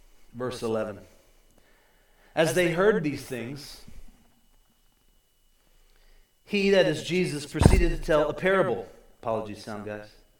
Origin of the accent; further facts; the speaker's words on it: Orlando, Florida, United States; In that moment, I know this city well. I was born and raised here in Orlando